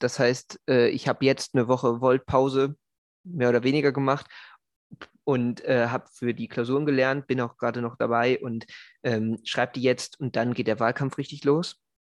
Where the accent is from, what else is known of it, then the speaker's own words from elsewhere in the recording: Wuppertal, North Rhine-Westphalia, Germany; ich habe das Team in meiner Heimatstadt Wuppertal mit aufgebaut